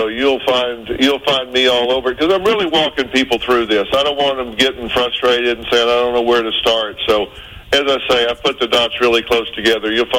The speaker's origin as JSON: {"language": "English", "region": "the South", "country": "United States", "said": "I'm from the South. People love you with food down there."}